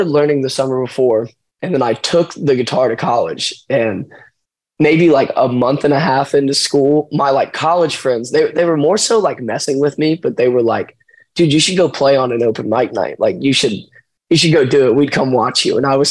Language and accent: English; New Carlisle, Ohio, United States; but I grew up in New Carlisle.